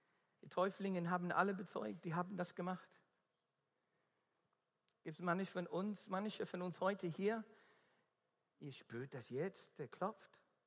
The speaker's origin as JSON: {"language": "German", "country": "Australia", "accent": "Australian", "second_language": "German", "said": "Und das tut er heute durch meinen australischen Akzent."}